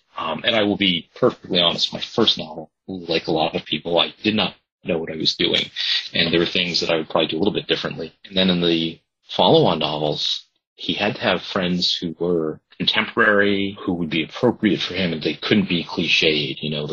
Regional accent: Boston, Massachusetts, United States; born there; I was born in Boston. My family spent time there.

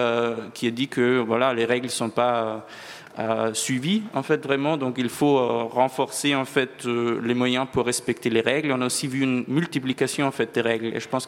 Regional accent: France; même si je viens bien de la France

